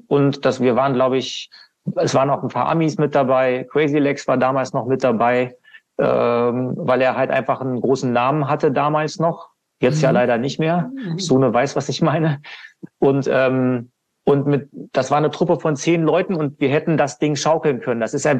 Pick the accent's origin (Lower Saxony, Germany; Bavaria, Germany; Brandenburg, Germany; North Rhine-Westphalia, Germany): Lower Saxony, Germany; Hanover; Das ist in Hannover, ne? Meine Heimatstadt.